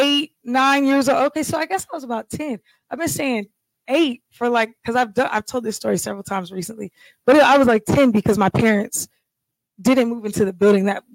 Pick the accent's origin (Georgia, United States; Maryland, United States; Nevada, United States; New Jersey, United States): Georgia, United States; Atlanta; I'm from the South side. So I just love all of Atlanta except for the North side.